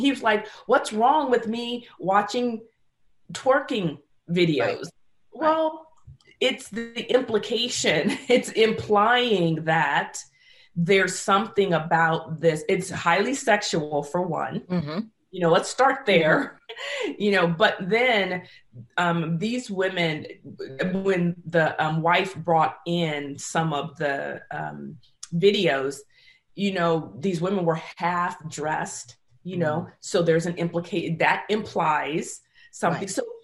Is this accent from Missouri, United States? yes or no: no; San Francisco, California, United States; Throw it into the bay, or I'm from San Francisco.